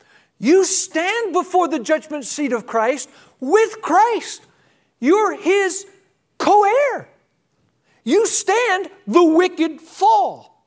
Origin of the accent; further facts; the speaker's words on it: United States; I'm an American. I understand what it means to be a patriot. I love America.